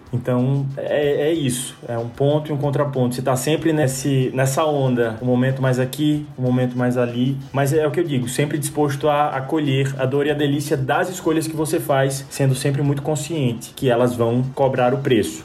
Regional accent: Natal, Rio Grande do Norte, Brazil; also born or lived in Umarizal; tenho 32 anos, eu sou de Natal. Na verdade, eu sou de uma cidade pequenininha do Rio Grande do Norte, chamada Umarizal, que fica no Alto Oeste. Mas eu fui para Natal muito cedo.

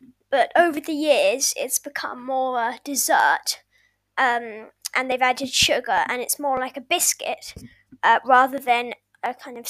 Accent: Ireland; now in United Kingdom; I think you can tell by my accent. I'm Irish, but I live in England

